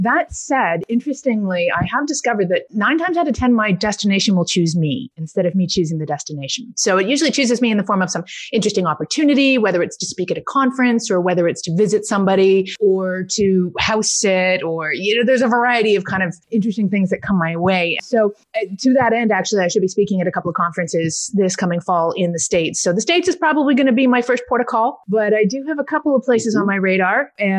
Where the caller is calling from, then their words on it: Toronto, Ontario, Canada; I hail you today from Toronto, Canada, where I do have a home base.